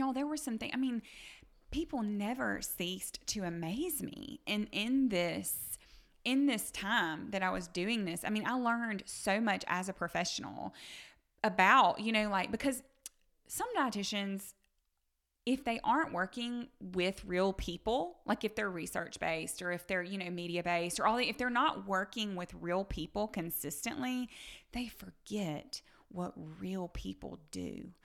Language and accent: English; the South, United States; I personally don't know if I'd be able to do anything different, but because I am from the South, but you see what I'm saying.